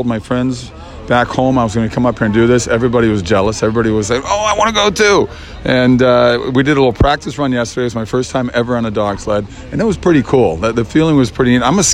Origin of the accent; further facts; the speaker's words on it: Minnesota, United States; But I grew up in Minnesota, so I grew up in snow as well.